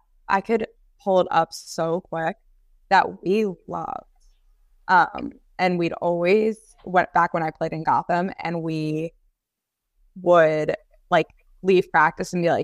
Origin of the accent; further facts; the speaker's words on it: Connecticut, United States; Well, I'm from Connecticut, so I would say New Haven, Connecticut has the best pizza.